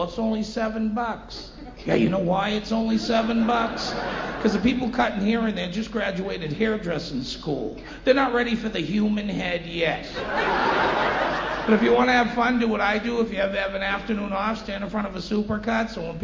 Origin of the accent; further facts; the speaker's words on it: Boston, Massachusetts, United States; now in Los Angeles, United States; But I am from Boston. I moved out to Los Angeles, where I don't fit in at all.